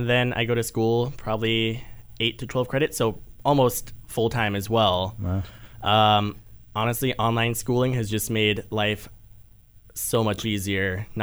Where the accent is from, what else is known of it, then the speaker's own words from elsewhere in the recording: Thailand; also born or lived in Hong Kong; So we moved to Thailand because that's just kind of where my mom's family were at.